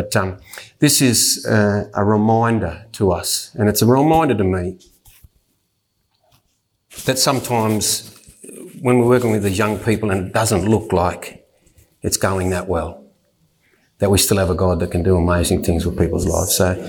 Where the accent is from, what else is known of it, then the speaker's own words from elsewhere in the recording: Collarenebri, New South Wales, Australia; I'm originally from down, as I said, if you heard in the main thing, I was born in Moree but raised in a much smaller town called Collarenebri.